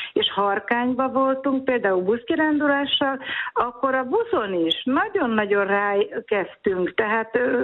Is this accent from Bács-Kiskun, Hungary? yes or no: yes; Solt, Bács-Kiskun, Hungary; Tehát nálunk ez Bács-Kiskun megyei részről származom, Soltról, és ott nagyon szeretnek mulatni.